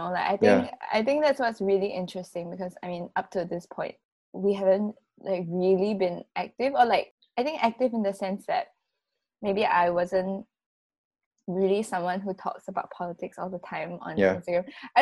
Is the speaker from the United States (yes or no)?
no; Singapore; I think there's this feeling like growing up as a Singaporean that kind of everything is taken care of.